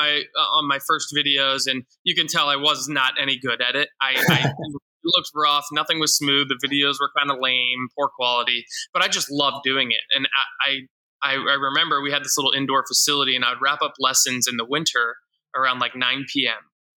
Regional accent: Virginia, United States; which was right down the road from the house I grew up in Virginia.

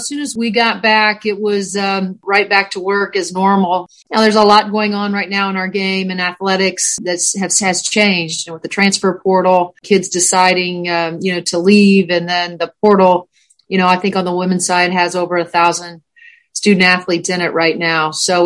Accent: Indiana, United States; I grew up in Southern Indiana, as you mentioned, and grew up just loving this game.

